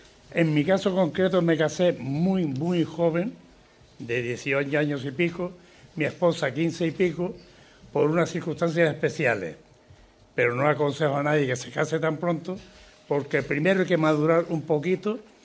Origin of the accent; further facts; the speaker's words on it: Canary Islands, Spain; Yo le decía, de aquí, de Gran Canaria. Es decir, que mi acento, no sé por qué, ni siquiera se puede alinear con Gran Canaria.